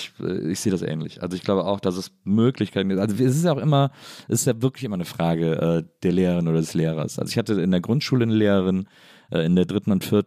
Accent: North Rhine-Westphalia, Germany; also ich komme aus der Nähe von Köln

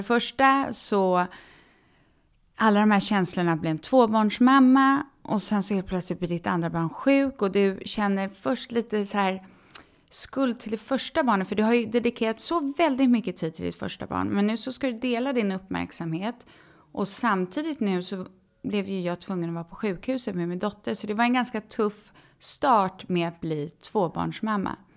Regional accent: Stockholm, Stockholm County, Sweden; Vi växte upp här i Stockholm, har två syskon, mamma och pappa

